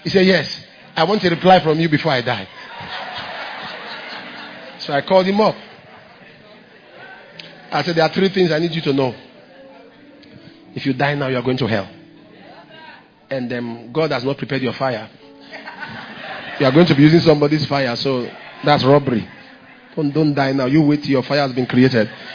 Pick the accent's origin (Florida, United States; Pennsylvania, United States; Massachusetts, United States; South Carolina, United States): South Carolina, United States; also born or lived in Texas / Las Vegas / Los Angeles; now in Oakland, United States; See, that's why I relocated from South Carolina. I relocated. I went to Texas. Trouble. I said, okay, let me come to California. I went to Las Vegas. They almost killed me. So that's, I went to Los Angeles, problem. So that's why I came to Oakland.